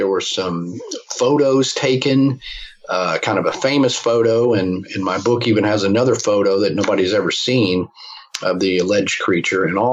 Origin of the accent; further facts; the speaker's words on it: Fort Worth, Texas, United States; And I grew up about 25 minutes away from Lake Worth. I was born in Fort Worth, so it's kind of a hometown thing to me in a way.